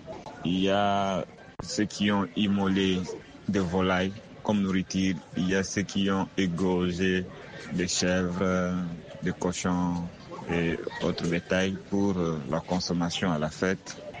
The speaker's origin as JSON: {"language": "French", "region": "Kinshasa", "country": "DR Congo"}